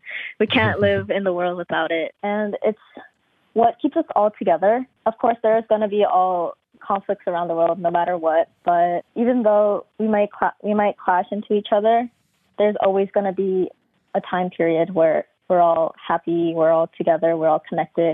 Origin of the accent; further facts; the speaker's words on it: Los Angeles, California, United States; I'm from the United States, California, Los Angeles. I am 15